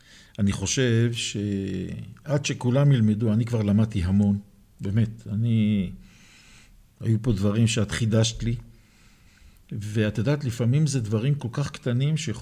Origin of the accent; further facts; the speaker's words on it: Jerusalem, Jerusalem District, Israel; אנחנו ירושלמים, אין לנו בעיה